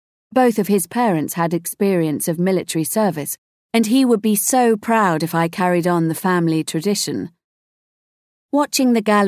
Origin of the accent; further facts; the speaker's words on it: Edinburgh, Scotland, United Kingdom; born there; I was born in Edinburgh's Western General Hospital in 1975. My mum was Scottish and my dad was from Devon.